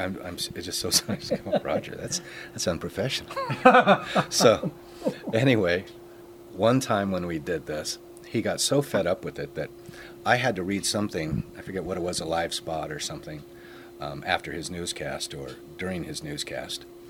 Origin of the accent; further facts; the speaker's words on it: Ireland; I was going to say the some of the disadvantages of being Irish later probably got us closer together.